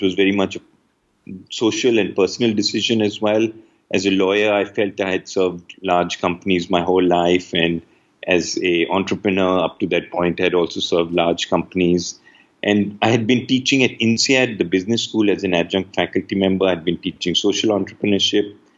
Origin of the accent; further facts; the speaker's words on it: Pakistan; moved away as an adult; I grew up in Pakistan. My dad was in the army, so I had the good fortune of changing schools about a dozen times.